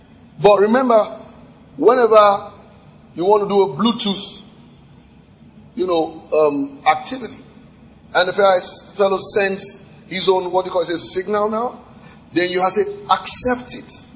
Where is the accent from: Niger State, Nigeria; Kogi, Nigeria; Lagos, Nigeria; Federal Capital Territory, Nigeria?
Lagos, Nigeria; also born or lived in Ibadan; when I came to Lagos from Ibadan, what I mean by that, I've always lived in Lagos. I meant I went to do my secondary school in Ibadan.